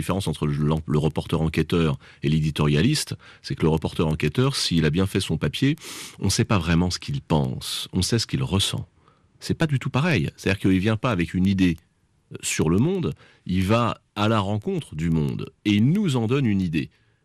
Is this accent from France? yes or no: yes; France; On est français et on comprend ce monde depuis notre point de vue de français